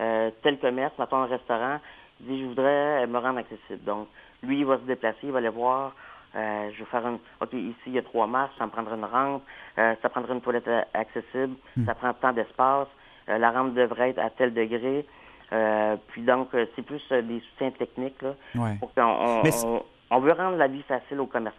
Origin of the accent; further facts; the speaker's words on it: Quebec, Canada; je viens de la région, je viens du Bas-Saint-Laurent.